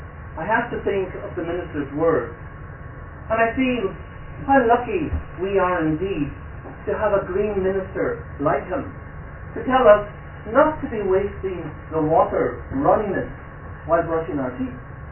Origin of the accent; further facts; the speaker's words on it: Derry, Northern Ireland, United Kingdom; I grew up in Craigan, in Derry, which happened to be a Catholic enclave for Catholics.